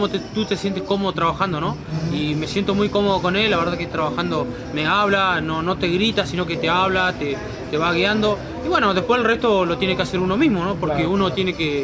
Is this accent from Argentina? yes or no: yes; Argentina; Creo que venimos de Argentina